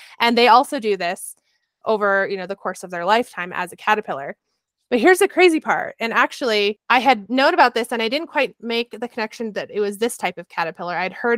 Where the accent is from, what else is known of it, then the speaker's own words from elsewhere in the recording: New England, United States; now in Colorado, United States; Amy and I grew up in New England before we moved to Colorado.